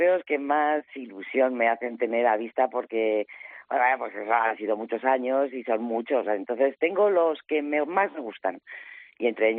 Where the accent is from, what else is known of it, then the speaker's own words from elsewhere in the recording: Cercedilla, Community of Madrid, Spain; Yo cuando los vi allí con un montón de gente de mi pueblo, de Cercedilla, por un lado decía, Dios mío